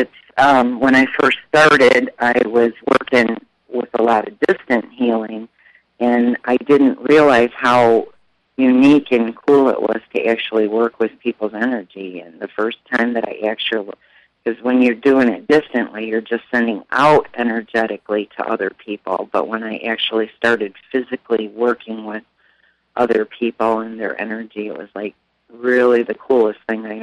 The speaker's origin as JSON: {"language": "English", "region": "Ohio", "country": "United States", "lives_now": "Conroe, United States", "said": "Well, I'm originally from Ohio, but we're living in Conroe, Texas"}